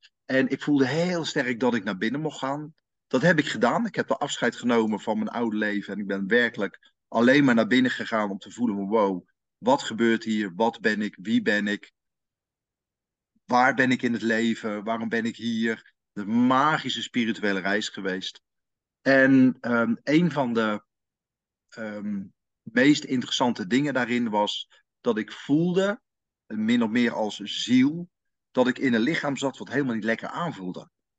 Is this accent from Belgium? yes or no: no; Bonaire, Caribbean Netherlands; now in Netherlands; Ik ben in Nederland geboren bij hele aardse ouders. Opgegroeid op de Antillen, Bonaire. Naar Bonaire terug naar Nederland gekomen, gaan werken, carrière gemaakt.